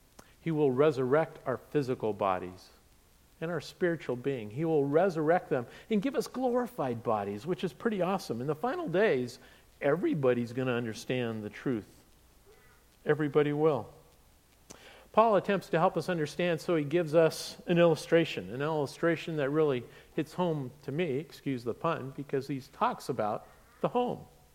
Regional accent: Pacific Northwest, United States; I'm from the Pacific Northwest, as you know, and some of those trees, like the Douglas fir or the big cedar trees, those roots go down

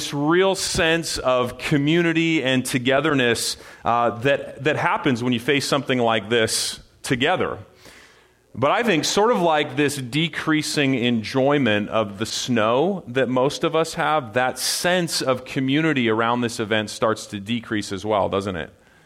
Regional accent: Pacific Northwest, United States; I'm born and bred in the Northwest, and I think that most of us Northwesterners would never survive in the Midwest

